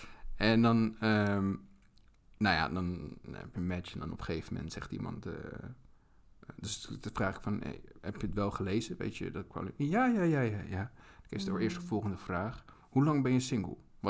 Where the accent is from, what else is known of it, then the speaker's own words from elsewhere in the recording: Rotterdam, South Holland, Netherlands; ik ben 32 jaar, ik ben geboren getogen in Rotterdam.